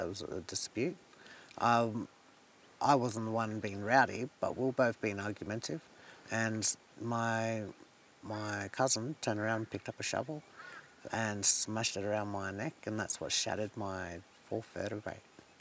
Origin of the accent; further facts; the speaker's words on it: Alice Springs, Northern Territory, Australia; I'm from Alice Springs. I'm 35 years old.